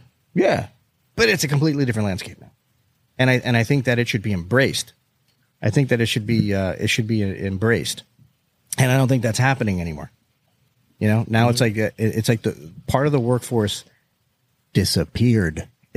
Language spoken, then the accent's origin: English; Florida, United States; we're from South Florida too. So we're very dialed in.